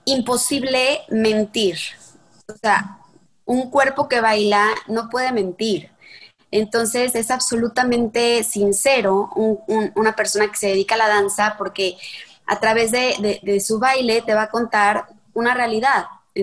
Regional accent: Mexico; also born or lived in Germany / New York; soy bailadora de flamenco, soy mexicana y me he dedicado al flamenco toda mi vida.

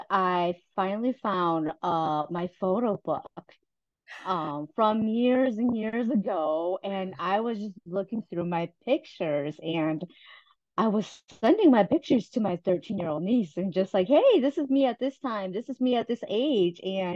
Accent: La Crosse, Wisconsin, United States; I grew up in La Crosse, and there's 8 of us.

